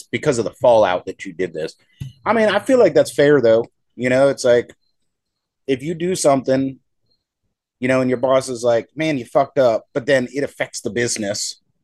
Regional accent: United States; I'm American. I'll do whatever I want, and I'm going to get the mail naked.

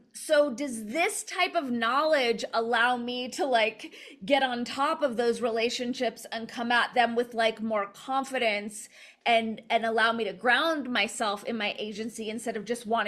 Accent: Los Angeles, California, United States; I grew up in Los Angeles. So I think if you grew up in Los Angeles, I'll just speak for myself.

